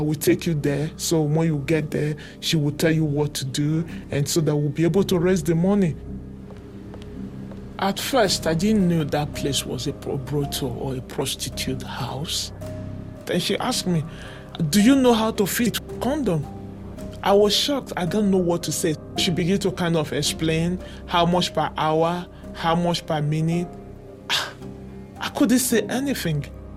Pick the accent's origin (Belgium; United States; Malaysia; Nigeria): Nigeria; I'm from Nigeria. I was born and brought up in Nigeria, and life was good.